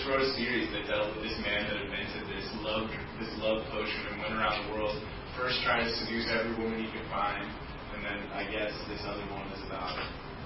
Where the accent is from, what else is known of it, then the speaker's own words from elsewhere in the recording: Utah, United States; I grew up in Utah, yep. A very conservative place.